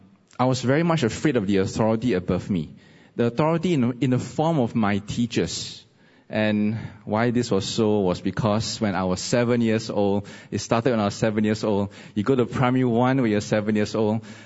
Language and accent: English; Tampines, Singapore; I come from Tampines. That's where I stay. But I work in Bedok.